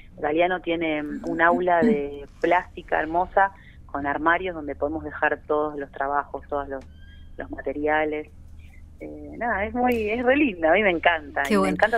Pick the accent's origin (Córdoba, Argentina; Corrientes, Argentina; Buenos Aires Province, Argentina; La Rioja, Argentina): Córdoba, Argentina; Yo vengo de Córdoba, de Tras la Sierra